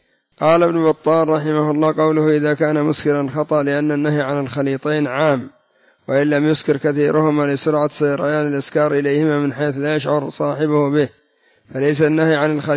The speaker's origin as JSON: {"language": "Arabic", "country": "Yemen", "said": "وهكذا الفحسة عندنا في اليمن والسلتة"}